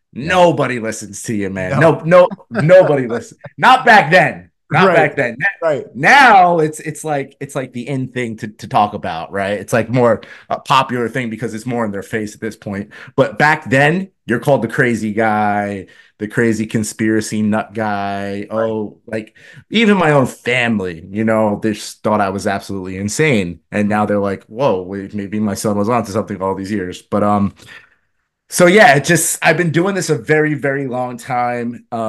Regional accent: West Caldwell, New Jersey, United States; My story starts in a small town in New Jersey called West Caldwell, New Jersey. I'm from the East Coast. I lived about 20 minutes from New York City.

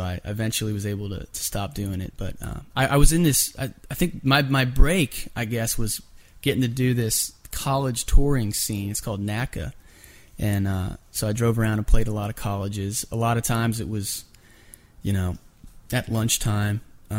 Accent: Pennsylvania, United States; And so being that I was from Pennsylvania and with that stat alone, they said, hey, maybe this guy can write your song.

